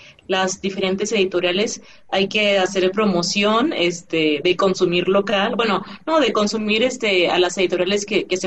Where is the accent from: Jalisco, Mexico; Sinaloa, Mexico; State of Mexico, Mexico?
Jalisco, Mexico; Guadalajara; Vivo en Guadalajara, ¿eh? Todos me echan en Tlaquepaque, pero soy tapatía.